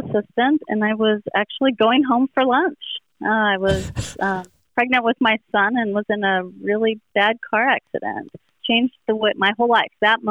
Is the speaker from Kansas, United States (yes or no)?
yes; Kansas, United States; And so I grew up in Western Kansas, and they were going to get a physical therapy program.